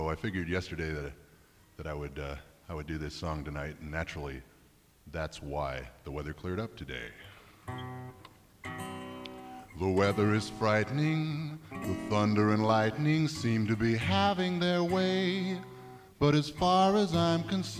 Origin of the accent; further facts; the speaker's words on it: California, United States; Yes, I am from California, and we only have two seasons out in California.